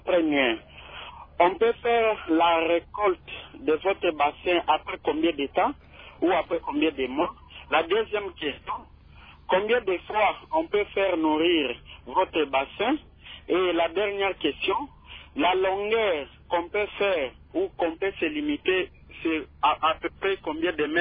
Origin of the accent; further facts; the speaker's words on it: Kalima, Maniema, DR Congo; Et ici chez nous à Kalima